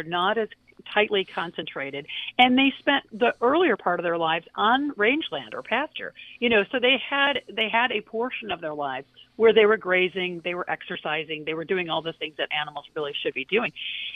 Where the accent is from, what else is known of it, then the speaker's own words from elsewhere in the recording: Kalamazoo, Michigan, United States; And then I heard a speech by Bobby Kennedy Jr., actually, in my hometown, Kalamazoo, Michigan.